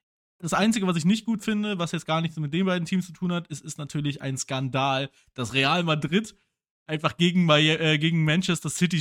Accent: Dortmund, North Rhine-Westphalia, Germany; Ich bin natürlich auch als Dortmunder ein bisschen heartbroken

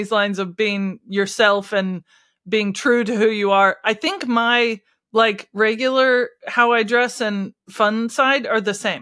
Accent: United States; now in United Kingdom; I'm a British citizen. I've been here for 22 years. This is my country now. But I'm also originally from America.

